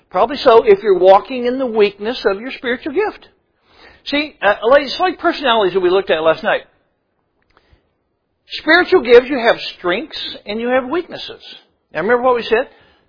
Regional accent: Iowa, United States; Now, we're from Iowa. So you take one kernel of corn, you put it in the ground.

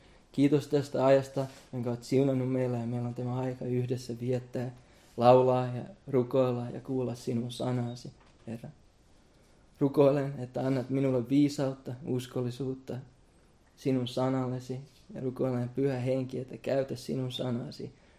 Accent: Vaasa, Ostrobothnia, Finland; Finnish is a second language; ja oon alun perin Vaasasta. Siellä on asunut suurimman osan elämästäni ja oon suomen ruotsalainen. Eli jos mun suomen kieli kuulostaa vähän niin kuin ei niin suomenkieliseltä, niin se on osa syy, että on suomen ruotsalainen.

